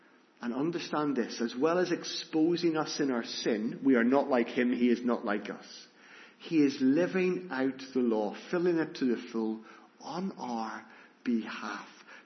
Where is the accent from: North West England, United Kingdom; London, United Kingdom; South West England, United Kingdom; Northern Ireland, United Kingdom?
Northern Ireland, United Kingdom; moved away; also born or lived in England; As a schoolboy, we came over from Northern Ireland to England. We were in Heswell, which is not too far from Southport.